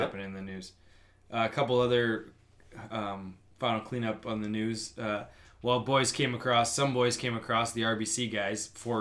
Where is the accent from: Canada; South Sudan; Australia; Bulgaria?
Canada; and I apologize to the Canadian Open, being Canadian and all